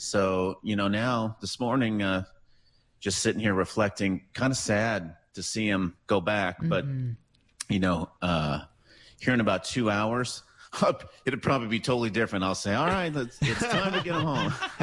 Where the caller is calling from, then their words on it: Dallas, Texas, United States; I'm calling in from Dallas this morning